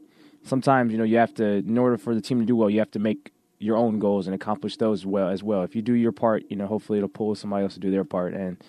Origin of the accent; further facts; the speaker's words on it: North Carolina, United States; Well, I am from North Carolina, so we do race down there.